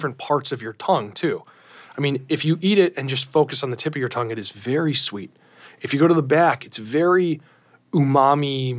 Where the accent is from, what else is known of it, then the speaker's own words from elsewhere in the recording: Ohio, United States; Well, yeah, I'm from Ohio, and I can't remember ever seeing sea urchin anywhere.